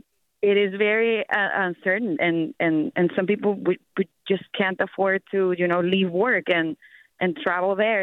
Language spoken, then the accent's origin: English; Venezuela; now in United States; I'm originally from Venezuela, and even though I am now a green card holder, because my passport is expired and my country doesn't have relations with the U.S.